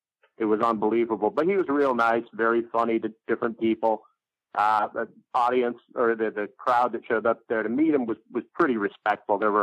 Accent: New Hartford, United States; over in my hometown, New Hartford

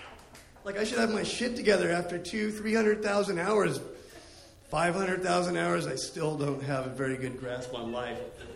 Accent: Oregon, United States; Long ago, I grew up in Southern Oregon, and they have a big weed-growing industry there.

